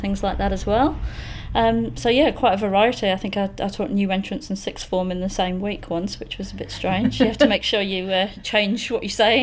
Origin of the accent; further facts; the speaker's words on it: Leeds, Yorkshire and the Humber, United Kingdom; moved away; I'm from Leeds originally. Mm-hmm. Yes. Moved around England a little bit before I came over here, so the accent's still there a little bit.